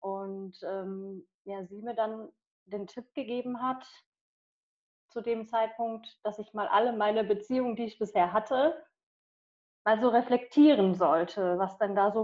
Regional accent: Ahaus, North Rhine-Westphalia, Germany; ich komme aus Ahaus. Bin 35 Jahre alt

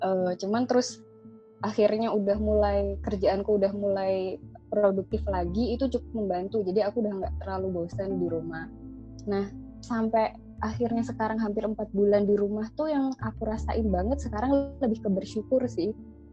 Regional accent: Karanganyar, Central Java, Indonesia; Iya, aku di rumah, aku di Karanganyar, aku masih di rumah sampai sekarang.

